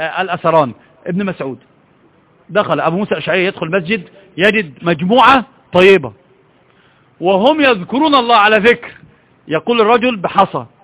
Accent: Egypt; عندنا في مصر بيقولوا زيادة الخير إيه؟ خير.

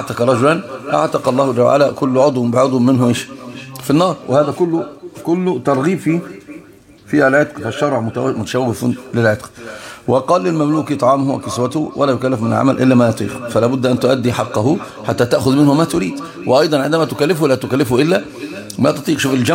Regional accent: Egypt; عندنا في مصر عندهم أمثال لها تدخل حكم فيها

